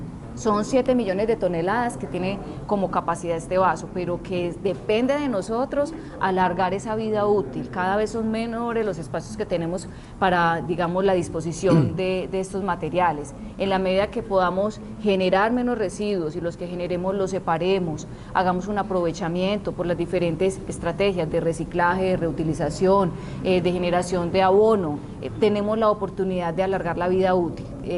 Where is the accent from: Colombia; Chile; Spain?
Colombia; Antioquia; como antioqueños